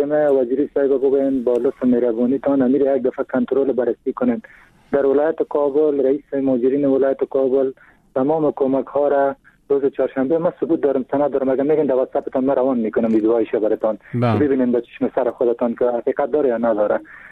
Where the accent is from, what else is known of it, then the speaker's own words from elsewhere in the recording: Afghanistan; اگر از افغانستان هستیم چرا قدر تعصب میکنن؟ ما خودم یک پشتون هستم